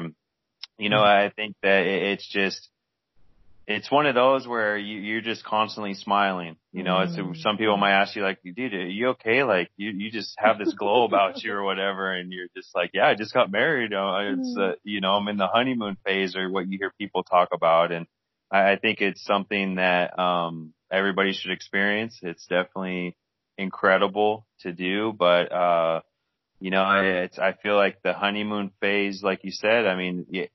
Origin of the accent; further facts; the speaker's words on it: Portland, Oregon, United States; now in Columbus, United States; as we had said, and born and raised in Portland, Oregon. We now live in Columbus, Ohio.